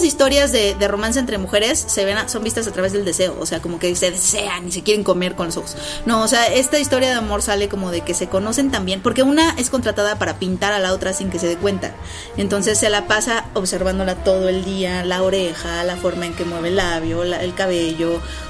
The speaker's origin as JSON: {"language": "Spanish", "country": "Mexico", "said": "soy de México, y desde que le dije soy de México"}